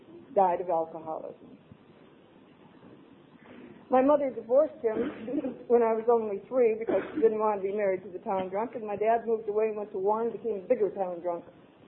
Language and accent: English; Romeo, Michigan, United States; I grew up in Romeo.